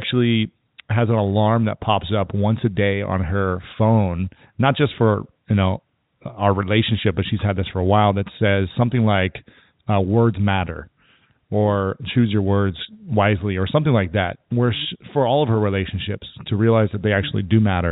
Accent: Ohio, United States; It's just a shame that you're from Michigan, because I'm from Ohio, but I won't hold it against you.

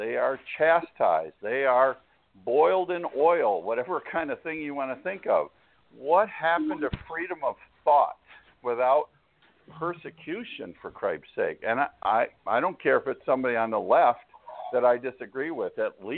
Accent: Chicago, Illinois, United States; That's my hometown. That hurts me a lot to see Chicago held up as a poster child for all the wrong things.

